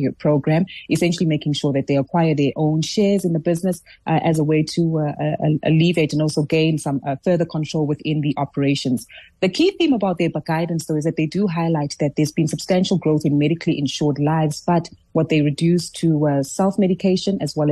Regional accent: South Africa; But just an aspect that we need to budget for as South African consumers and travelers this coming December.

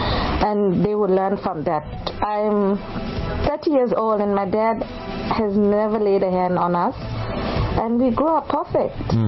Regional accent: Potchefstroom, North West, South Africa; I'm from Pochefstroom.

